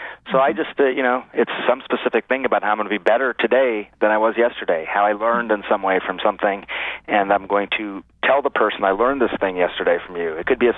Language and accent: English; United States; I'm Indian American, and my parents, you know, are immigrants to this country